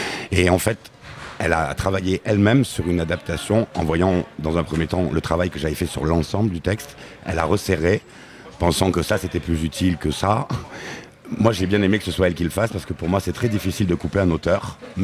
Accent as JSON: {"language": "French", "town": "Nîmes", "region": "Occitanie", "country": "France", "said": "Moi, quand j'avais 14 ans, je suis de Nîmes, je venais faire le festival à 14 ans"}